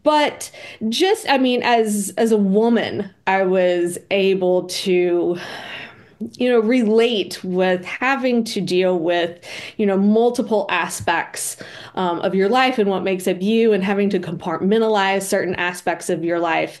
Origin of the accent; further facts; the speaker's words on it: North Carolina, United States; also born or lived in Montana; I had lived in Montana for several years at that point. I'm born and bred in Western North Carolina, but I, wanted to explore, wanted to travel, and found myself in Montana for the better part of a decade.